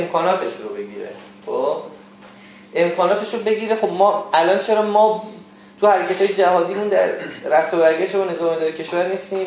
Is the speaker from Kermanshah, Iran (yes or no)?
yes; Kermanshah, Iran; یعنی مثلا استاندار همین استان خود ما که ما مثلا کرمانشاهی هستیم